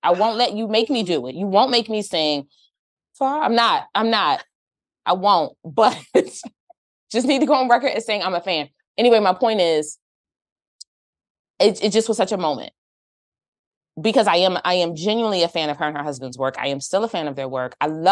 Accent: Philadelphia, Pennsylvania, United States; I tell her I'm from Philly.

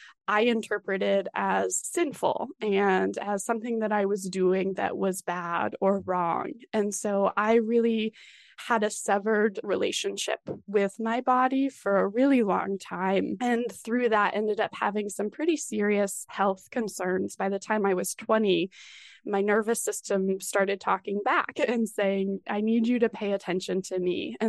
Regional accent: Colorado Springs, Colorado, United States; So I grew up in Colorado Springs.

